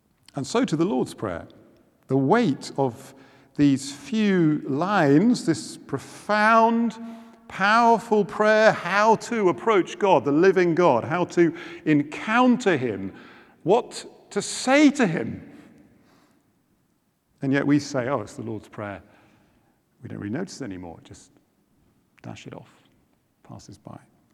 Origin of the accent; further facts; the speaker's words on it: South East England, United Kingdom; I grew up in Oxfordshire, on a farm in Oxfordshire, and it was not far from Brize Norton.